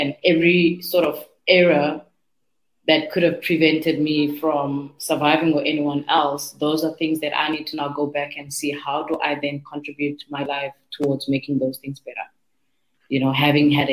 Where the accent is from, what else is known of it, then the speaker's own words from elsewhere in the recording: Cape Town, Western Cape, South Africa; I'm from Nyanga.